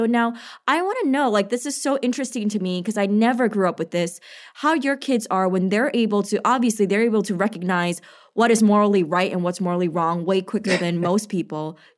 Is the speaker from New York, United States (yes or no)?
yes; New York, United States; I'm also from New York, and I've definitely had racist comments said to me. I'm Chinese Malaysian.